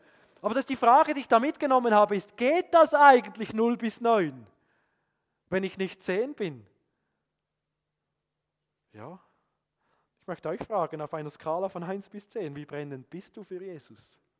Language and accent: German; Switzerland; Ich glaube, wir haben als Schweizer eine ganz besondere Versuchung.